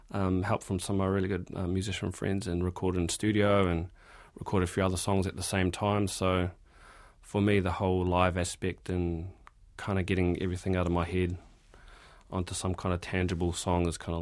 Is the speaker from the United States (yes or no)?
no; Bayswater, Auckland, New Zealand; So I grew up on the North Shore, and that's kind of where I began life and grew up, and now I'm here.